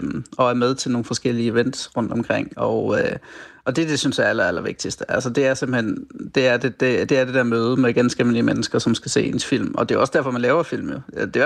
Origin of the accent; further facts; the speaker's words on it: Grindsted, Region of Southern Denmark, Denmark; jeg kommer fra Grindsted